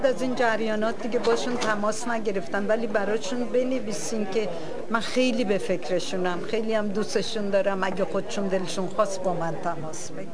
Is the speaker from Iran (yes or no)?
yes; Iran; moved away as an adult; Really, growing up in Iran, I had a wonderful childhood, and I lived there until I was almost 40 years old